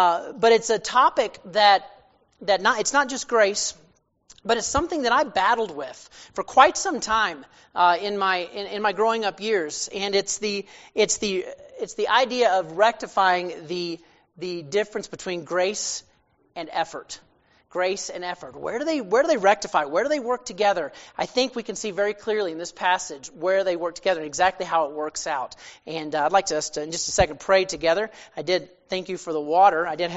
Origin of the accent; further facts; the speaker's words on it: Alabama, United States; I grew up in Alabama, and it's way different out here. And we're all rednecks back there.